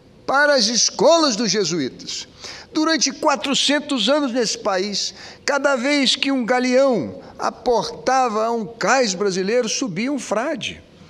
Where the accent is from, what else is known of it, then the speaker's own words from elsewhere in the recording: Brazil; Mas, nós somos brasileiros, nós temos que aprender a conviver com as diferenças.